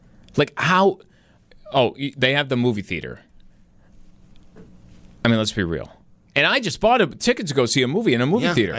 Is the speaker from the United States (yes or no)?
yes; Buffalo, New York, United States; what did you always say growing up? You know, if you're out a town or, you know, where are you from? Buffalo.